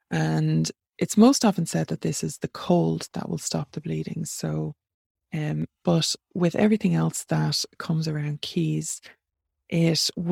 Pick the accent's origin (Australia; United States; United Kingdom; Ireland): Ireland; I am an Irish witch, three, if you want to call me, user of native Irish magic, priest, practitioner, from Ireland.